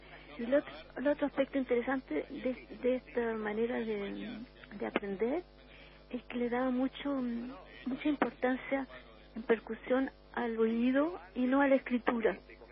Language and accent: Spanish; Montevideo, Uruguay; also born or lived in Santiago, Chile / Viña del Mar, Chile; Sí, en realidad ya había empezado en Santiago. Después viví en Viña. Bueno, cuando era chica aprendí piano en Montevideo con una súper buena profesora